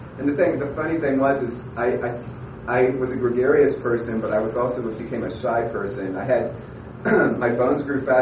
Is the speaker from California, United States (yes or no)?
yes; Pittsburg, California, United States; born there; I was born in April 21st, 1971, in Pittsburgh, California, which is in the Bay Area, the East Bay, kind of industrial area